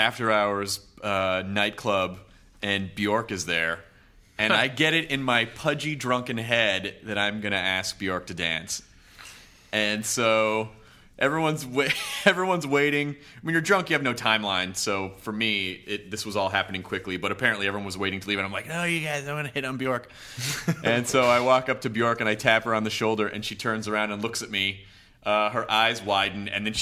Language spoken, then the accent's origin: English; Los Angeles, California, United States; And then, so I'm American and I'm from L.A.